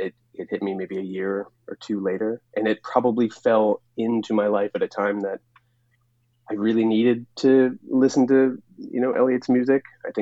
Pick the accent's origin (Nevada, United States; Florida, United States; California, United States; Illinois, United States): Illinois, United States; Chicago; now in Portland, United States; Well, so I was living in Portland post, you know, growing up in Chicago. I just sort of landed in Portland in 1994.